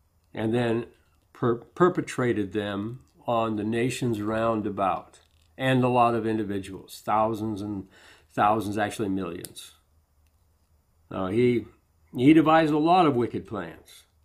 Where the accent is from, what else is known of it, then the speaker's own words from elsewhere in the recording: South Dakota, United States; Where I grew up in South Dakota, we had lots of rattlesnakes, had to keep an eye out for them.